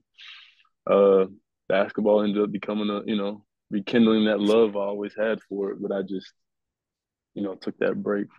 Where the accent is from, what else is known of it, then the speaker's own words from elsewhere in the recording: United States; I loved baseball as an American.